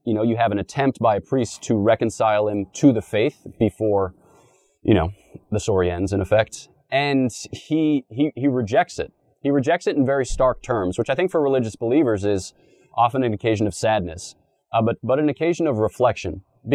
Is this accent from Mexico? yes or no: no; East Coast, United States; So even though I come from the East Coast, where people talk fast and talk mean in largely ironical terms